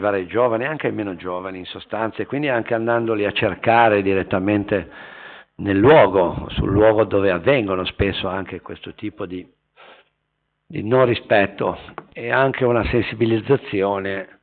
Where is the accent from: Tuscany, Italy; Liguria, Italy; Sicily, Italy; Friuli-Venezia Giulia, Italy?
Liguria, Italy; io provengo dalla Val Bisagno